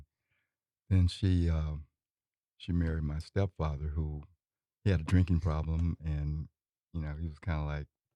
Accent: Louisiana, United States; And so I still consider myself a country boy, you know, growing up in Northeast Louisiana, East Carroll Parish.

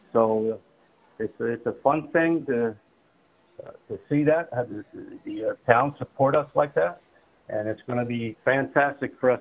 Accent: Baltimore, Maryland, United States; I mean, when I grew up and raised in Baltimore area, I should say, I wasn't old enough to experience things of the two cities.

